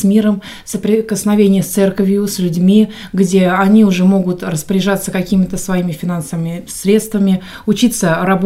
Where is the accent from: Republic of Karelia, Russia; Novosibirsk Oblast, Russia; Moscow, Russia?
Moscow, Russia; мне 26 лет. Я сама из Москвы, всю сознательную жизнь там выросла, родилась.